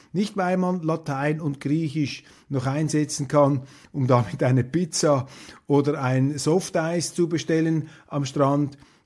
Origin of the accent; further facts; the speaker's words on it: Switzerland; bei aller Zurückhaltung, die man sich als Schweizer da verlegen muss